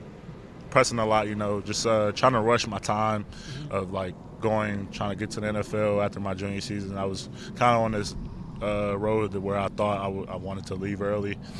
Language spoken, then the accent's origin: English; Maryland, United States; also born or lived in Pensacola, Florida; Yeah, when I was little, real little, I grew up in Maryland, but I lived in Pensacola, Florida.